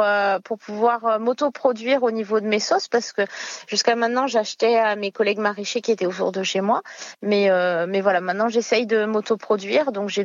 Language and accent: French; La Seyne-sur-Mer, Provence-Alpes-Côte d'Azur, France; J'ai grandi à Toulon, enfin La Seyne-sur-Mer, à côté de voisins qui étaient réunionnais.